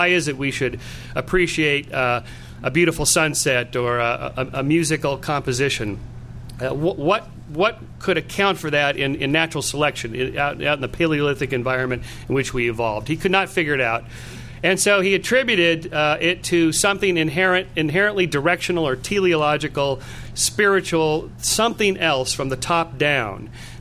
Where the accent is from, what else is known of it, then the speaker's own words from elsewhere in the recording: California, United States; I'm from Southern California. We're on the left coast over there.